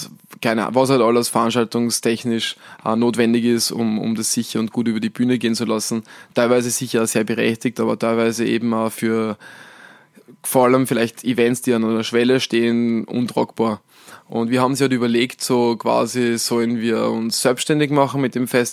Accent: Austria; zumindest da bei uns in Österreich, ist es echt was ein Problem ist

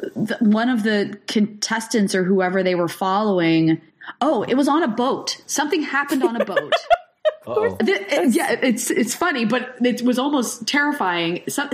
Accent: New Jersey, United States; It's a great one because I'm from Jersey.

